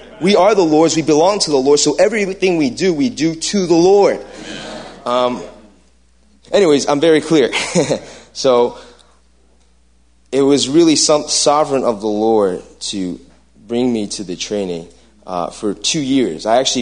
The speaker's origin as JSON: {"language": "English", "town": "Piscataway", "region": "New Jersey", "country": "United States", "said": "I'm from Piscataway, New Jersey."}